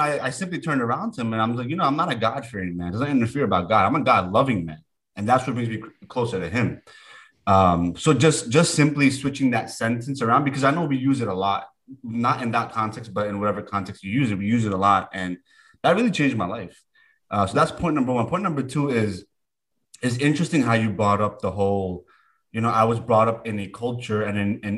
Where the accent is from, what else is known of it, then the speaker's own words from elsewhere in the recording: Pakistan; being Pakistani